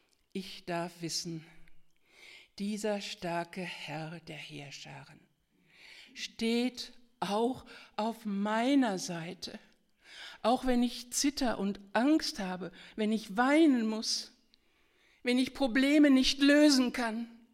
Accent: Altena, North Rhine-Westphalia, Germany; Ich habe auf meinem Notebook als Hintergrund die Burg von Altena, da bin ich früher in der Stadt zur Schule gegangen

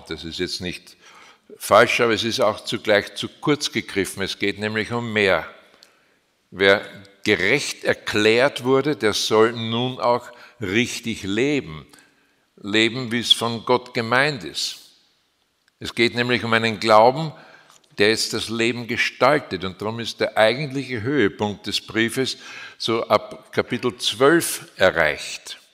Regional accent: Linz, Upper Austria, Austria; born there; Baujahr 1950, gebürtig in Linz in Oberösterreich. Ich bin in sehr prekären Verhältnissen aufgewachsen.

